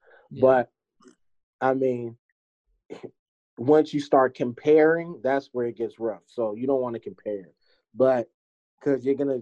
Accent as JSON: {"language": "English", "town": "Berkeley", "region": "California", "country": "United States", "tie": "born or raised there", "said": "I mean, I grew up in Berkeley, low income housing."}